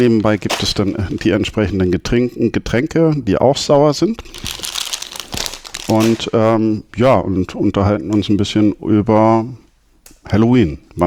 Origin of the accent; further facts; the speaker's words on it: Northern Germany, Germany; ich komme aus Norddeutschland, da war das Rummelpott-Laufen.